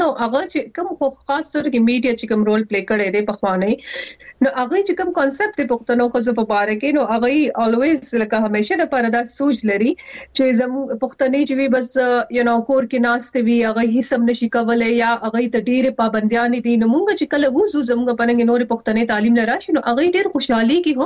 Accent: Pakistan; now in United Kingdom; پاکستان خو پریخول سوال نه پیدا کیږي. پاکستان زموږ ملک دی. مونږ د پاکستان یو زموږ پہچان دی.

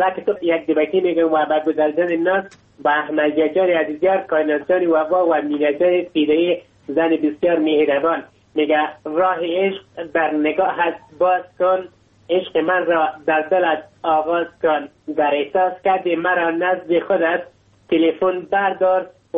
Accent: Logar, Afghanistan; ما یک افغان هستم از ولایت لوگر، همراه شما همکلام هستم.

